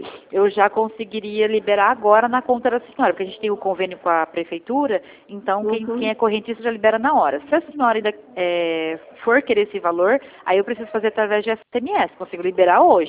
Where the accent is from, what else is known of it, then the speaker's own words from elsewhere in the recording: São Paulo, Brazil; Eu sou de São Paulo.